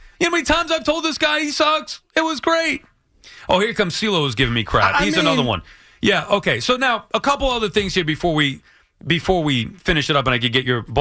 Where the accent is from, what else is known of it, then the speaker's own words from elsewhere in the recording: New York, United States; The other thing is I'm from Long Island. So there is a connection there that it just will never go away.